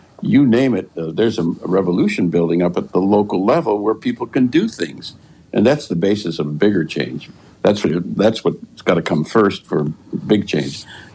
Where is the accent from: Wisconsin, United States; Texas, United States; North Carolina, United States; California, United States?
Wisconsin, United States; Racine; I often think I'm from Racine, Wisconsin.